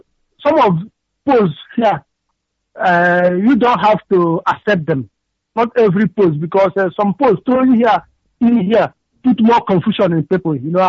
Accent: Nigeria; now in Oslo, Norway; from Oslo, Norway. I'm from Amiibo in Wangle local government, Biafra land.

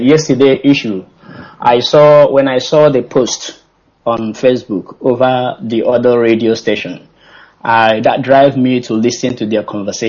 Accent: Owerri, Imo, Nigeria; now in Thailand; calling from Thailand. I hail from Owerri, Imo State in Biafra land.

